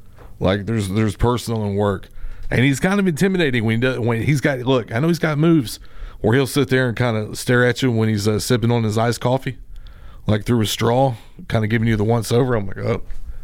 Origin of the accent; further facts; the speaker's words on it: Stanton, Iowa, United States; I'm from Iowa, Stanton, Iowa. I'm cool.